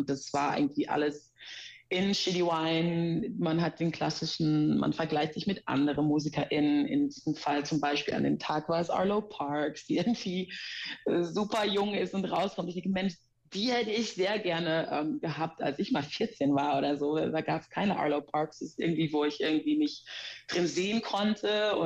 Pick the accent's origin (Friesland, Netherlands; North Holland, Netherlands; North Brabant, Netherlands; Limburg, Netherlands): North Holland, Netherlands; Amsterdam; now in Germany; ich bin geboren und aufgewachsen in Amsterdam. Meine Mutter ist allerdings Deutsche und kommt aus dem Pott